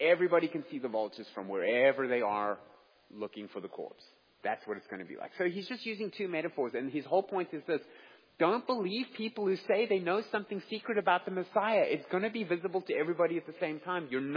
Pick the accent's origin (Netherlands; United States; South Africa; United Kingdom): South Africa; This is something we were always very familiar with growing up in Africa, and you go to the Kruger National Park